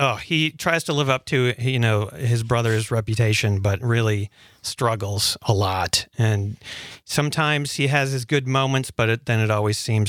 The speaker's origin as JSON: {"language": "English", "town": "Menomonie", "region": "Wisconsin", "country": "United States", "tie": "born or raised there", "said": "I grew up in Menominee, Wisconsin, and it was, you know, there wasn't a lot to do when I was a teenager"}